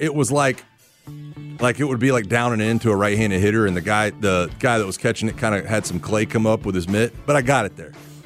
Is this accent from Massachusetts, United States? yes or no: no; Pensacola, Florida, United States; I threw out a first pitch one time, my hometown, at the AA affiliate down there, the Pensacola Blue Wahoos.